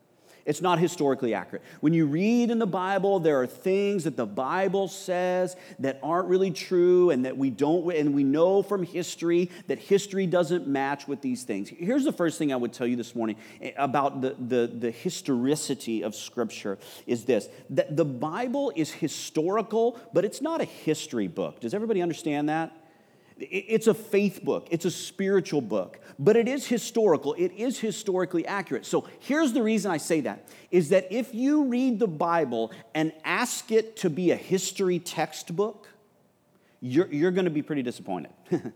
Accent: Texas, United States; don't spell it the French way, I'm from Texas, baby.

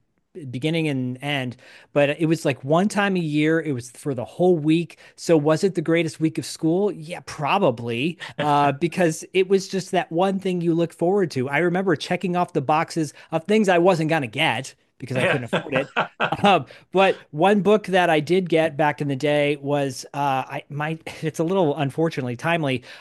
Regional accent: Royal Oak, Michigan, United States; now in California, United States; But yeah, John, I grew up in Royal Oak, and I moved to California in 84.

